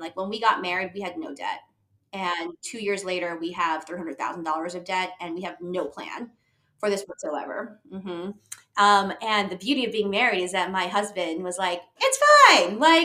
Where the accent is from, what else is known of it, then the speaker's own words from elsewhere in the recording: Philippines; And so I'm Filipino.